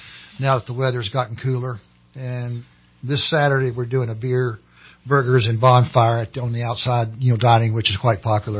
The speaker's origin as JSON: {"language": "English", "region": "Kentucky", "country": "United States", "said": "Western Kentucky."}